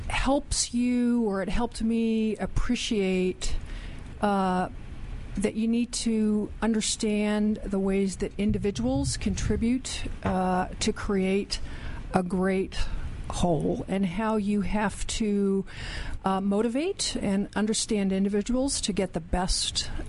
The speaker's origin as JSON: {"language": "English", "region": "District of Columbia", "country": "United States", "said": "Generally from the Washington, D.C. area."}